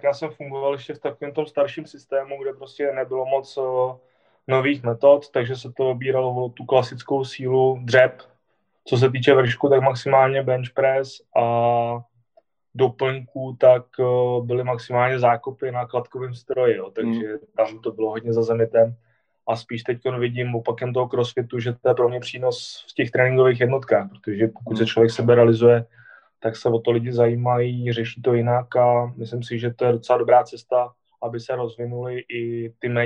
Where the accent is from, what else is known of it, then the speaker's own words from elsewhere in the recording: Bohemia, Czechia; U nás v Čechách je prostě dobrých třeba 20 top atletů